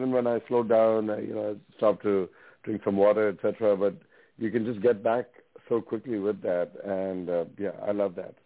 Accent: India; I'm Indian

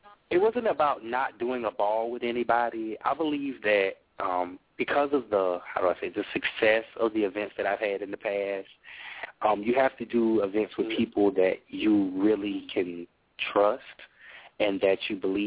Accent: South Carolina, United States; now in Charlotte, United States; But Charlotte's my home. But I'm originally from South Carolina

